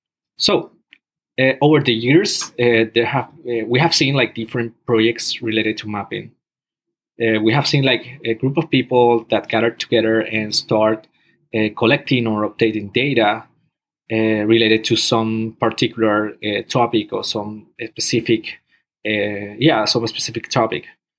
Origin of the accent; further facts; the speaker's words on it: Barranquilla, Atlántico, Colombia; And I'm from Barranquilla, Colombia.